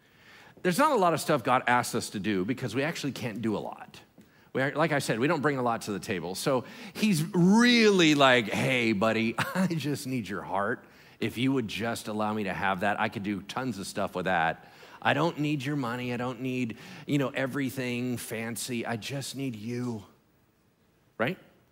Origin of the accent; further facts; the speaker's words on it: California, United States; Anyway, and I'm on Folsom Lake. I grew up on Folsom Lake.